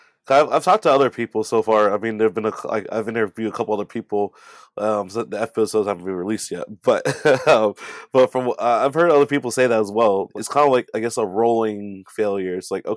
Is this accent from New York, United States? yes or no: no; Boston, Massachusetts, United States; born there; So funny enough, I was born in Boston.